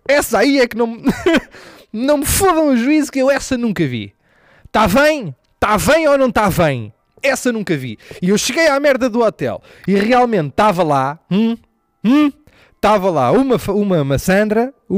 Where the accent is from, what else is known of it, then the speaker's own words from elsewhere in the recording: Lisbon, Portugal; Para já eu sou de Chelas.